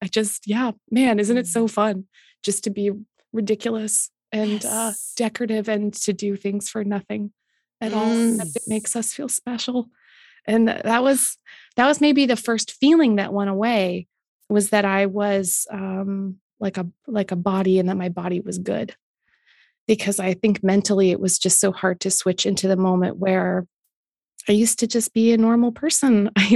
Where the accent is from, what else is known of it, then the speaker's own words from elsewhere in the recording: Canada; As a Canadian